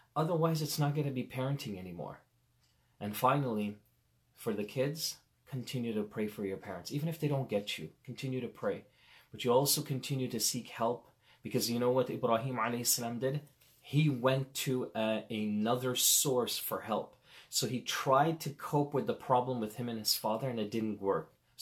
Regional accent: Toronto, Ontario, Canada; also born or lived in Medina; A lot of people think I'm from India or Pakistan. I'm not. I'm actually West Indies. My parents are Guyanese. I was born in Medina. I grew up in Toronto. So I speak zero Urdu, zero. It's just Arabic and English.

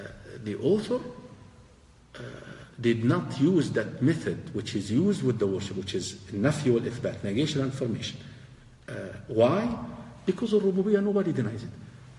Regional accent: Egypt; I'm originally from Egypt, if you may not know. I used to live in the countryside

